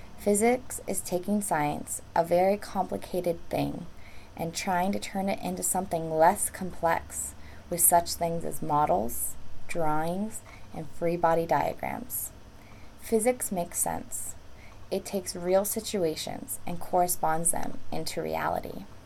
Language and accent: English; Camarillo, California, United States; I'm originally from Camarillo, California. Most people know the area as Ventura County. It is located about 3 hours north of San Diego, right on the coast.